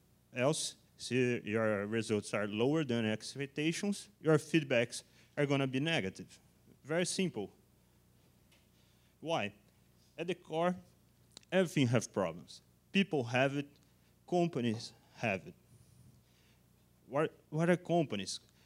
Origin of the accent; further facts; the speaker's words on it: Brazil; English is a second language; Okay, I'm from Brazil, so sorry about some mistakes in language and stuff like that.